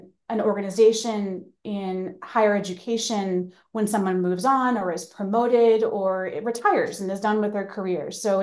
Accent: Ohio, United States; So I am from Ohio. I'm an Ohio native.

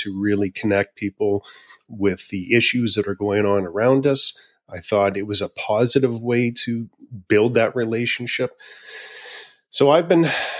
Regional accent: Canada; So I'm a Canadian conservation photojournalist. I'm based in British Columbia on Vancouver Island.

